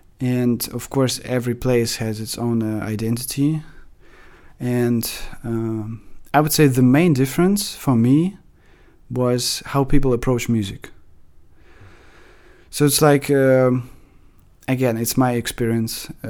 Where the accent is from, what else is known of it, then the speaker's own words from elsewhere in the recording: Russia; English is a second language; Growing up in Russia, it wasn't really easy to express them